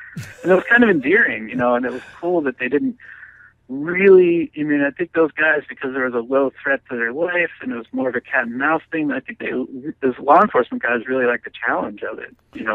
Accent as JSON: {"language": "English", "town": "Pittsburgh", "region": "Pennsylvania", "country": "United States", "tie": "born or raised there", "said": "Now, certainly for my hometown of Pittsburgh, where my uncles are from, I mean, you couldn't get a job in that town."}